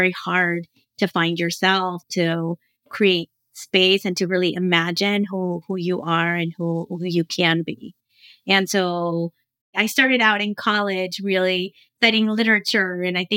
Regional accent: Texas, United States; also born or lived in Mexico; But, you know, I grew up in Mexico. I grew up in South Texas and really in a community where I didn't really have even the words

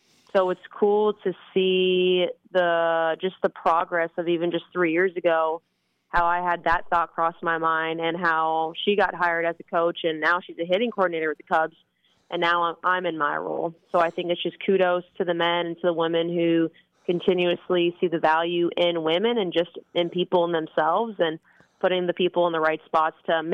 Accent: Florida, United States; I'm originally from Florida, so I'm used to the rain, but I'm not used to 40 degrees.

